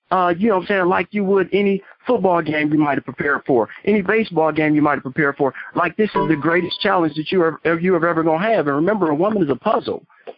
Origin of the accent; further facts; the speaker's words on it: Detroit, Michigan, United States; I'm from Detroit, so I've been everywhere.